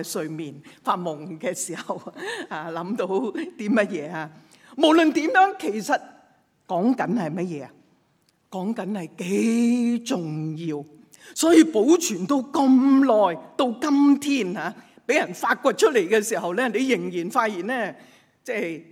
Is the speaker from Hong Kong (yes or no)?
yes; Hong Kong; 这件事我们香港人只是当新闻